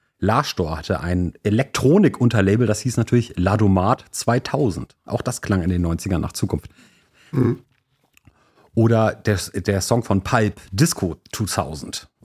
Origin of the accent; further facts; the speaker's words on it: Hamburg, Germany; ich bin zum Beispiel aufgewachsen in Hamburg in den 90ern in direkter Nähe zu einem Blumengeschäft, das Blume 2000 hieß.